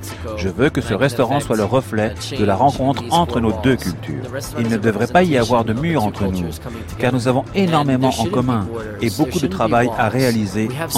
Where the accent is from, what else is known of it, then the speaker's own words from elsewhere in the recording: United States; Oui, je suis américain et mes concitoyens ont choisi une administration qui met en place certaines politiques contre les migrants.